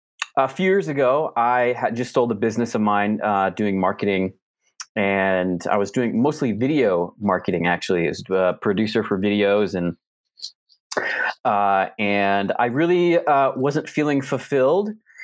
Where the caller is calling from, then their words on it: Salt Lake City, Utah, United States; Salt Lake City, Utah.